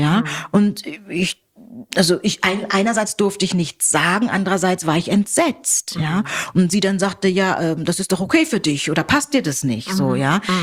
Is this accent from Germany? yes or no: yes; Buxtehude, Lower Saxony, Germany; also born or lived in Nigeria; Oder bei uns in Buxtehude, wir hatten so einen kleinen Schrebergarten und dort im Garten zu essen, das war für uns immer das Größte